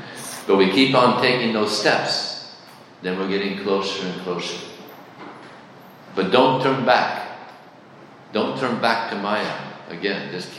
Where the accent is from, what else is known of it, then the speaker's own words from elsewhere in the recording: United States; now in Australia; For instance, when I was growing up in America, we used to pray to God in school.